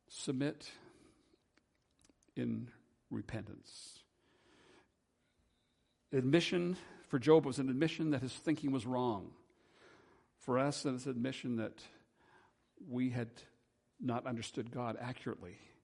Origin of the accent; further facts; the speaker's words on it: United Kingdom; moved away; We emigrated from Great Britain, and all of our family were overseas, and never had a chance until I was 18 years of age to go to a funeral.